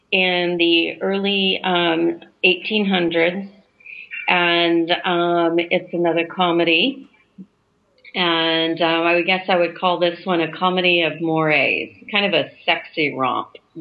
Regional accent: New Mexico, United States; I come from New Mexico. Now, I'm up in the mountains.

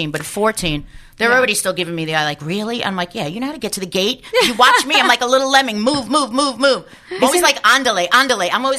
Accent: Long Island, New York, United States; I mean, I grew up in New York, clearly. And let's see, Long Island.

